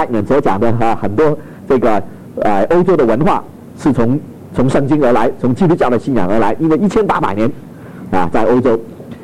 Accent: China; 跟我们中国人一样，分得非常的散啊，世界各地都有。

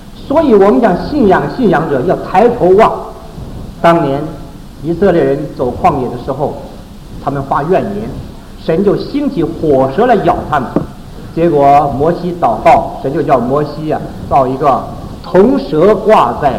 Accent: China; 这个信呢，就是我们中国人所讲的信仰

